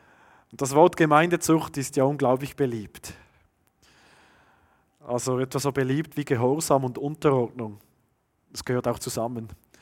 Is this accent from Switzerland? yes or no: yes; Switzerland; und das sind wir Schweizer ja eigentlich immer, sind nie ganz bei 10